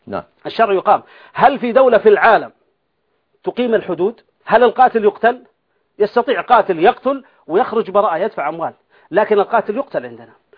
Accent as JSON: {"language": "Arabic", "country": "Saudi Arabia", "said": "من عندنا بالسعودية"}